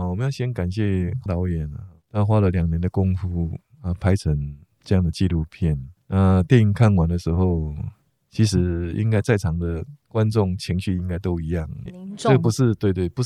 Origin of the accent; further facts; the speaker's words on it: Taiwan; 我们台湾人民有决定未来前途的机会，台湾的前途由2300万人决定了。